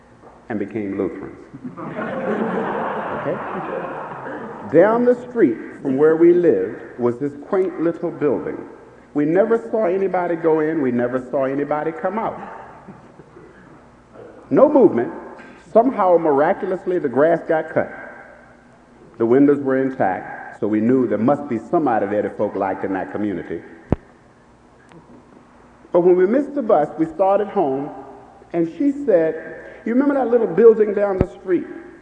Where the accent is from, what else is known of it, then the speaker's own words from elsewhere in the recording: Norfolk, Virginia, United States; I'm from Norfolk, Virginia.